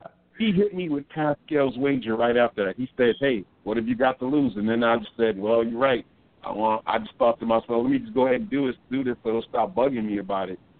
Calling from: California, United States; I'm calling from California, man.

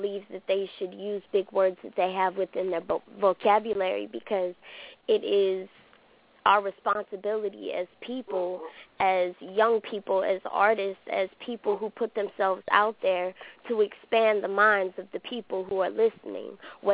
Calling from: Columbus, Georgia, United States; I am calling in from Columbus, Georgia.

